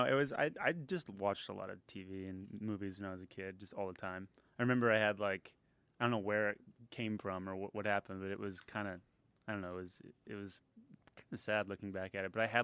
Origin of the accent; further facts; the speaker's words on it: Wisconsin, United States; I'm originally from around the Minneapolis area. I was born on Lake Superior, Lake Superior, Wisconsin.